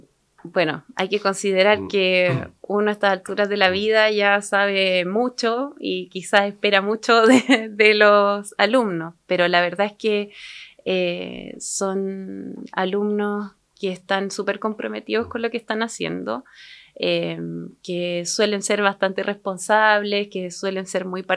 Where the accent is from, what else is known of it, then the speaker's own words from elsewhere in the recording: Santiago, Santiago Metropolitan Region, Chile; now in Puerto Montt, Chile; Yo soy de Santiago, pero me vine a vivir a Puerto Montt hace 8 años aproximadamente